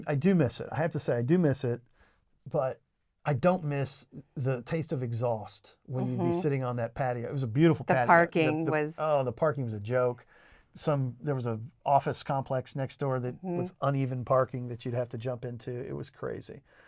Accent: Austin, Texas, United States; now in Oklahoma City, United States; I grew up in Austin, Texas, and I moved away in 1986, the very year that Pearl's came to Austin.

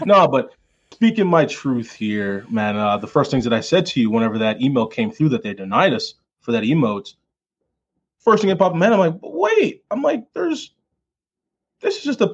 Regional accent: Missouri, United States; We're from Missouri.

